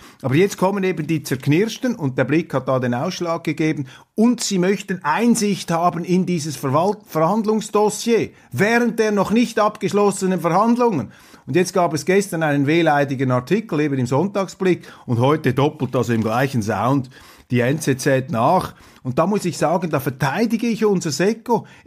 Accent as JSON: {"language": "German", "country": "Switzerland", "said": "Das dürfen wir uns als Schweizer nicht bieten lassen, sage ich Ihnen."}